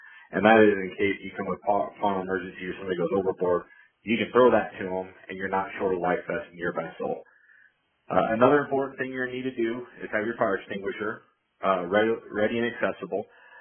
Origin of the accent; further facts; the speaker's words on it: Iowa, United States; I grew up in Guthrie County, but I've been back as a warden for 14 and a half years here.